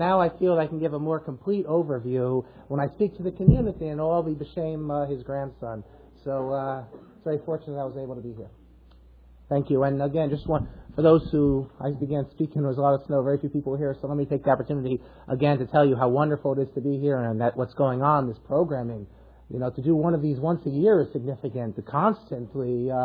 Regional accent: Scranton, Pennsylvania, United States; I come from Scranton, University of Scranton

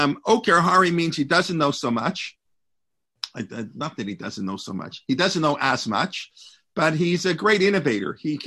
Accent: Canada; I don't know when George Washington was born. I'm a Canadian.

